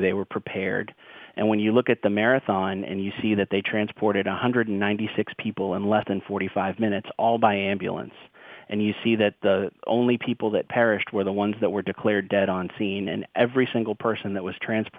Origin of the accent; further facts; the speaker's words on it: Boston, Massachusetts, United States; you know, I'm from Boston.